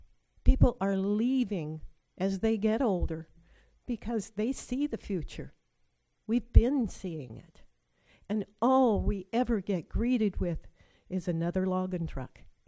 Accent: Elk River, United States; from Elk River.

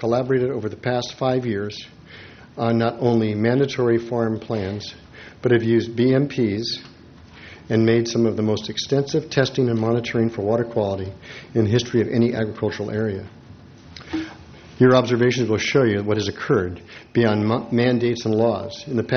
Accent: Salinas, California, United States; I'm from Salinas, California, part of a fifth-generation farming family located in the lower reaches of the Salinas Valley.

